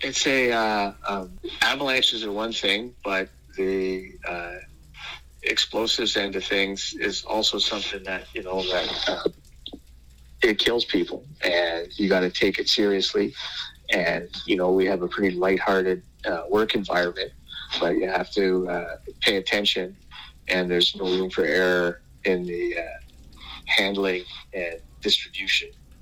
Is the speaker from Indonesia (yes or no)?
no; Montreal, Quebec, Canada; also born or lived in Ottawa; I grew up playing hockey in Montreal and Ottawa